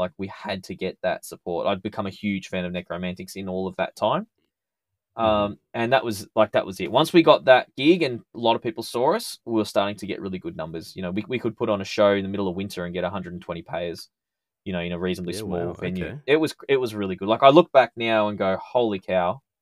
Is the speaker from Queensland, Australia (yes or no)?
no; Melbourne, Victoria, Australia; from the northern suburbs of Melbourne, you know, growing up in Dallas, Broadmeadows, and then, you know, never even being on a plane in my life